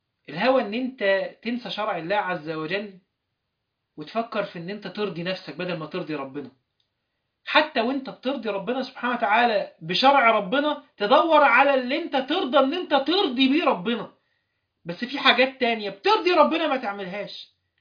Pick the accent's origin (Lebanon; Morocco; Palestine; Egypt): Egypt; Alexandria, Alexandria Governorate; واحنا صغيرين كنا بنركب، عندنا حاجه في اسكندريه اسمها الترام